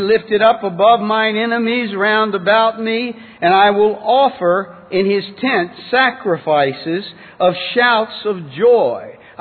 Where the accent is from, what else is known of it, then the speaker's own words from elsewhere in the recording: Richmond, Virginia, United States; from Richmond, Virginia.